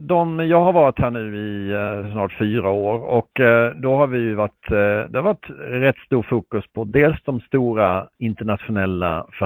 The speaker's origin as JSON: {"language": "Swedish", "region": "Skåne", "country": "Sweden", "said": "Jag är skåning och jag har ett fantastiskt kul jobb."}